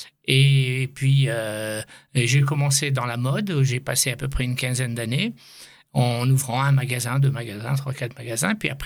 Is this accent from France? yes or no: no; Casablanca, Casablanca-Settat, Morocco; je suis né au Maroc, je suis né à Casablanca, le 4 janvier 1947, avec une très très belle enfance jusqu'à l'âge de 18 ans.